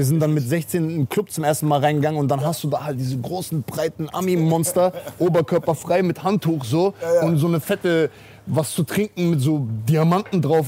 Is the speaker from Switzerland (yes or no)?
no; Mannheim, Baden-Württemberg, Germany; Da, wo ich herkomme, ich komme ja aus Mannheim.